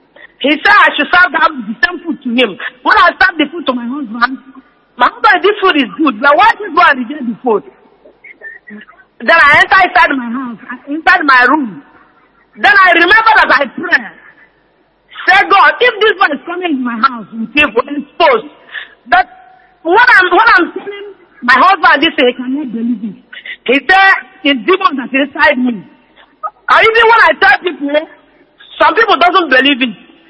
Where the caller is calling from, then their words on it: Côte d’Ivoire; I'm coming from Ivory Coast.